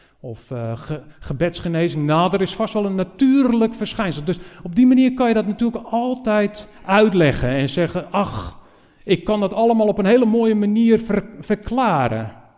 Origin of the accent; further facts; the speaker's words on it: North Holland, Netherlands; Of misschien wel naar Noord-Holland, waar wij vandaan komen. Had u dat al gehoord aan mijn accent? Dat ik een beetje knauw.